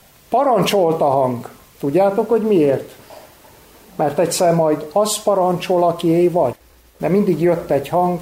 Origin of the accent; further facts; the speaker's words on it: Cluj County, Romania; kalotaszegi magyar faluból származom. Kicsi koromba, fiatal koromba templomba jártam.